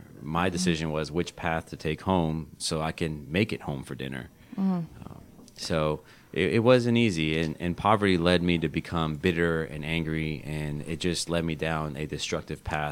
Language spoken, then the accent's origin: English; Miami, Florida, United States; I grew up in the grip of poverty. We were raised in Miami-Dade County where it was tough